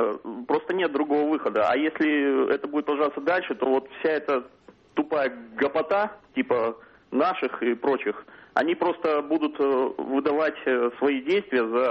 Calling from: Moscow, Russia; Я звоню из Москвы.

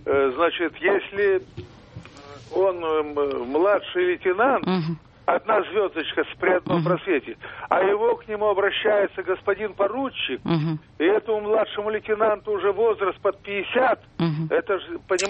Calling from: Tomsk, Tomsk Oblast, Russia; я из Томска.

